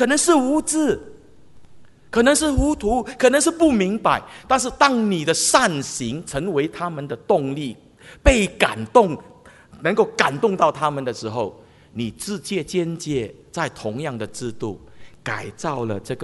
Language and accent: Chinese; Singapore; 我们新加坡人如果多一点笑容